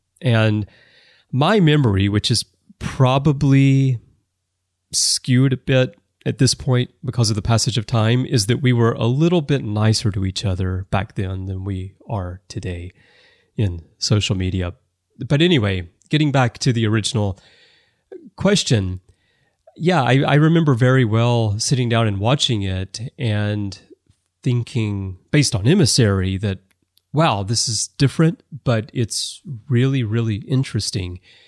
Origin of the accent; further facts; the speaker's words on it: Birmingham, Alabama, United States; I'm from Birmingham, but I was living in Tuscaloosa for university